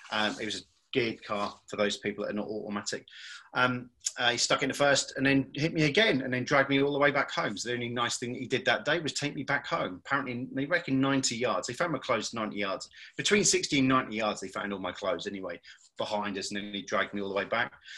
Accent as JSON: {"language": "English", "town": "Great Yarmouth", "region": "East of England", "country": "United Kingdom", "said": "So the reason I mentioned I'm from Great Yarmouth is because it was a big holiday. It is a big holiday resort in the UK."}